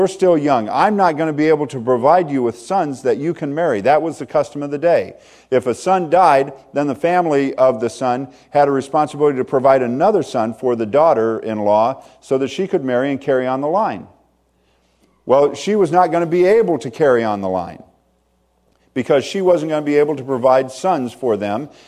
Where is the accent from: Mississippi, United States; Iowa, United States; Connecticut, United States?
Iowa, United States; Now, I grew up in Iowa. My grandfather was a farmer, and what we would do is we would go out to the fields, and with the tractors, they would always cut off the corner of the field.